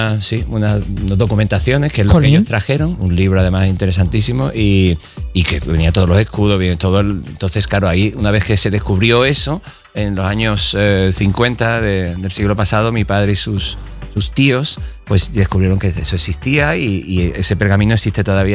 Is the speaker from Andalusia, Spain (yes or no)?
yes; Cádiz, Andalusia, Spain; Yo soy de Cádiz, con un apellido irlandés